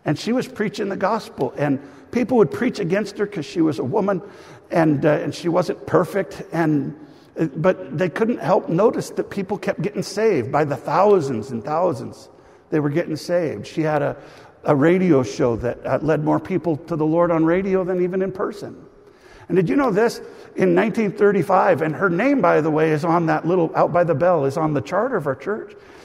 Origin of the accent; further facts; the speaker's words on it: Washington, United States; No, I don't ever get an amen on the husky thing, but I grew up in Washington, so.